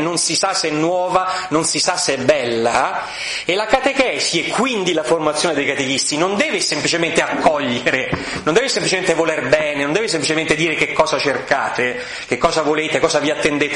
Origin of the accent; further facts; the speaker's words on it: Rome, Lazio, Italy; la prospettiva di queste cose è chiaramente romana, perché io sono di Roma, per fortuna e purtroppo